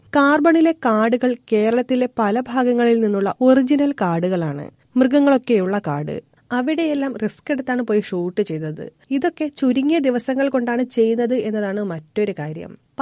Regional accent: Kuttanad, Kerala, India; ഞാൻ കുട്ടനാട്ടുകാരനാണ്.

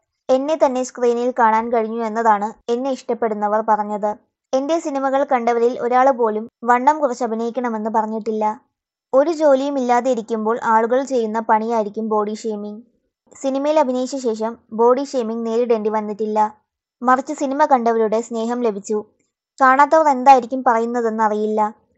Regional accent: Tanzania; also born or lived in Thiruvananthapuram, India; ടാർസാനിയയിലാണ് ഞാൻ പഠിച്ചതും വളർന്നതും. തിരുവനന്തപുരമാണ് നാട്.

